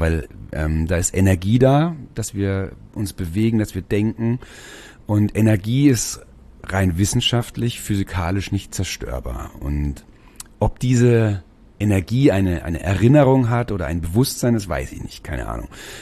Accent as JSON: {"language": "German", "town": "Schweinfurt", "region": "Bavaria", "country": "Germany", "tie": "born or raised there", "also_born_or_lived": "Mainz", "said": "Also geboren bin ich in Mainz tatsächlich und aufgewachsen in dem deutschen Detroit in Schweinfurt City."}